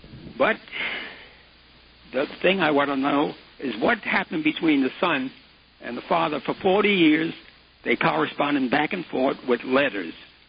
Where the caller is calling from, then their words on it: Garland, Texas, United States; Oh, I'm from Dallas, Garland, Texas.